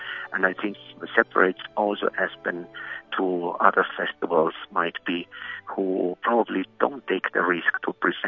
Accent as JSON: {"language": "English", "region": "Vienna", "country": "Austria", "tie": "born or raised there", "said": "I was brought up in Vienna, where Mahler was music director?"}